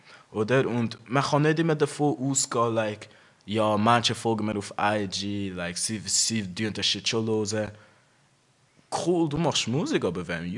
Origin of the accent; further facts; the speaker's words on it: Wetzikon, Zurich, Switzerland; Wir sind alle in Wetzikon aufgewachsen.